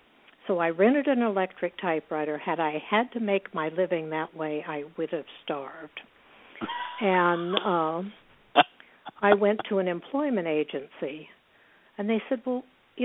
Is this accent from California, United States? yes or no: yes; Long Beach, California, United States; where I grew up in Long Beach, California.